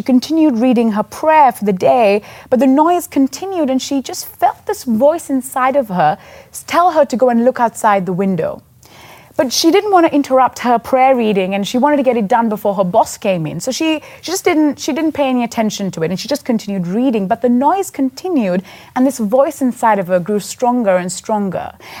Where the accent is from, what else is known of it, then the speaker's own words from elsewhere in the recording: Sri Lanka; I was born and raised in Sri Lanka.